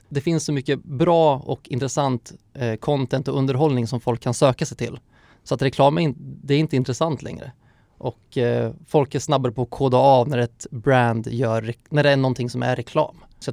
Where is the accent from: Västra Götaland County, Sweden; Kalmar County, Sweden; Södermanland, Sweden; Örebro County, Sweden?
Örebro County, Sweden; Örebro; Jag är ju örebroare så att det smyger också fram då och då.